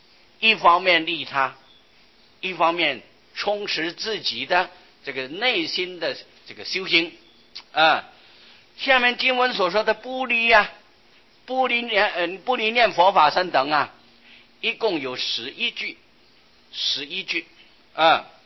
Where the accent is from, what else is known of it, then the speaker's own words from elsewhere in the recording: China; 我们中国人喜欢简单啊，就叫做佛